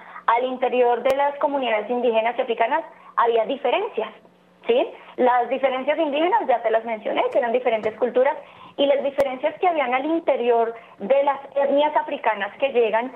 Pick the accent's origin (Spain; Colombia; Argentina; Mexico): Colombia; valorar el aporte que todas las culturas hacen a nuestra identidad como colombianos